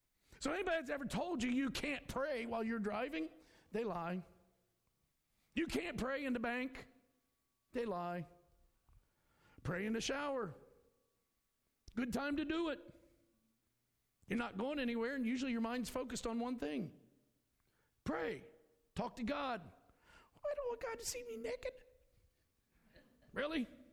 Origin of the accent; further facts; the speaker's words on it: Charleston, West Virginia, United States; born there; I was born in Kanawha County, West Virginia. Charleston, St. Thomas Hospital. But, actually it's Thomas Memorial.